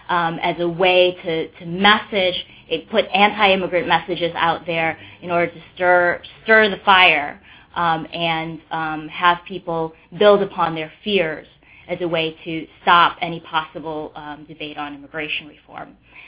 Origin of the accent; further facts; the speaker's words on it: Wisconsin, United States; And I was born in Brooklyn, New York, but grew up in much of my life in small town, little white cow town, Wisconsin